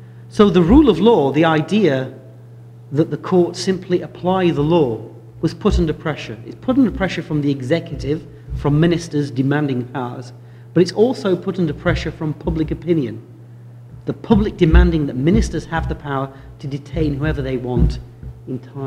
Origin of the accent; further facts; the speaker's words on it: United Kingdom; And we're British, and we do whatever works.